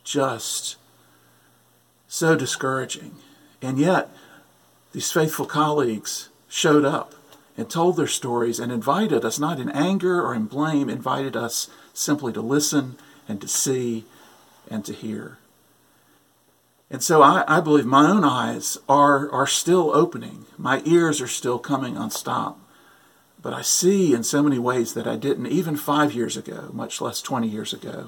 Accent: South Carolina, United States; I grew up in South Carolina by thoughtful Christian parents.

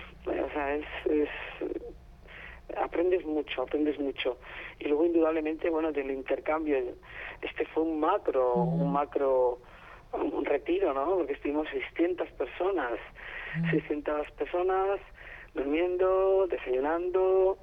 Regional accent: Madrid, Community of Madrid, Spain; a nuestro país, a Madrid, yo soy de Madrid además

